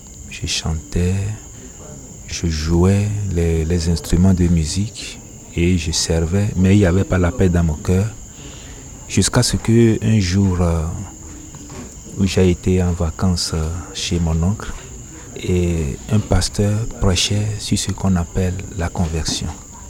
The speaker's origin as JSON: {"language": "French", "country": "Togo", "said": "Je suis un Togolais"}